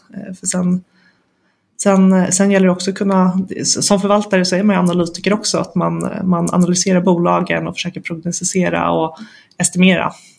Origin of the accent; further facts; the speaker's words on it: Stockholm, Stockholm County, Sweden; jag är en tjej från Stockholm och jag har pluggat finans på Handelshögskolan här i Stockholm.